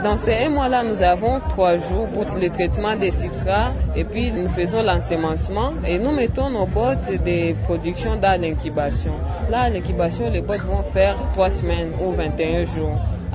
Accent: Bukavu, South Kivu, DR Congo; now in Goma, DR Congo; Quand je suis arrivée à Goma, parce que je viens de Bukavu, il n'y avait pas de champignons.

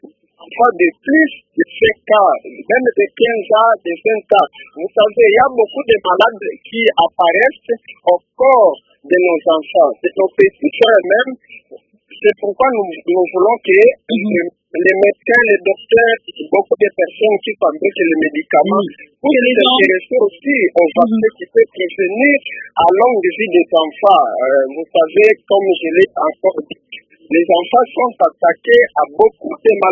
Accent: Kalima, Maniema, DR Congo; ici chez nous à Kalima et partout dans notre pays de la RDC

